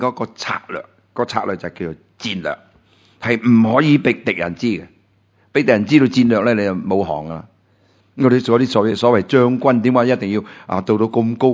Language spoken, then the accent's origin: Chinese; China; 我们当然不是，我们不是犹太人，我们中国人嘛。